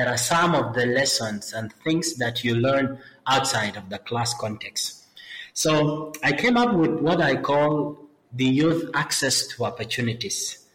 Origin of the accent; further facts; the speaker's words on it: Khartoum, Sudan; moved away as an adult; now in Juba, South Sudan; So I grew up in Khartoum. I was born in Khartoum. I studied in Khartoum University, the primary school, and also the secondary school there. I only came to South Sudan in 2010